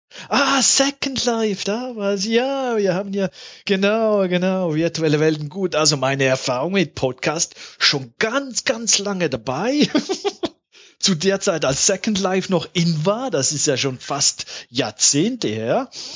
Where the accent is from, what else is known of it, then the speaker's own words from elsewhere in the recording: Zurich, Switzerland; Ich bin im Zürich-Oberland aufgewachsen. Das ist auch in der Schweiz, das hört man.